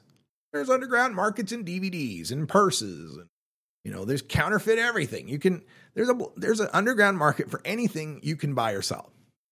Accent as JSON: {"language": "English", "town": "Boise", "region": "Idaho", "country": "United States", "tie": "born or raised there", "said": "which was the NBC affiliate I grew up watching in Boise, Idaho."}